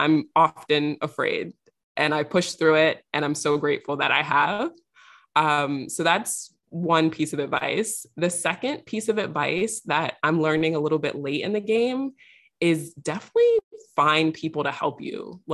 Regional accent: New York City, New York, United States; So I grew up in New York City, where New York City, you have access to everything.

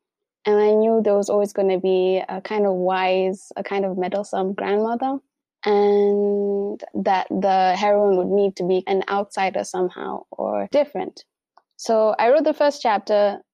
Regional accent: Mombasa, Mombasa County, Kenya; born there; But I was born in Mombasa.

